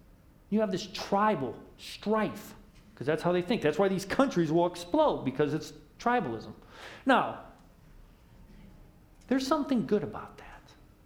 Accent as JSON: {"language": "English", "country": "United States", "said": "I'm American. You know, I'm American."}